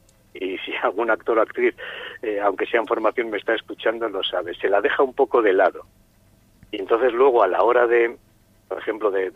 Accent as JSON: {"language": "Spanish", "town": "Castro Urdiales", "region": "Cantabria", "country": "Spain", "lives_now": "Guriezo, Spain", "said": "Yo soy de Castro, vivo en Guriezo, pero Laredo es casi una segunda casa."}